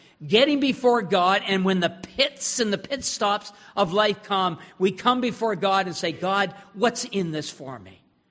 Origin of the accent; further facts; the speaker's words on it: Moncton, New Brunswick, Canada; I thought some of you from the Moncton area might appreciate this because I grew up on River Glade Speedway.